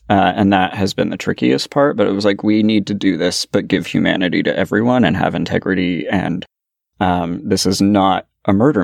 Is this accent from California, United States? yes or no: yes; California, United States; growing up in the Bay Area in the early 80s